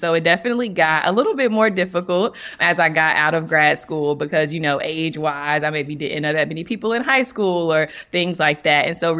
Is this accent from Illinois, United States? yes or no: no; North Carolina, United States; And so I'm from North Carolina. And so I remember my mom telling me when I was looking at schools outside of North Carolina